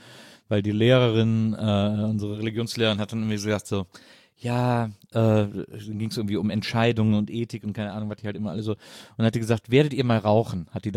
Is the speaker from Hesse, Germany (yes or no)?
no; Wesseling, North Rhine-Westphalia, Germany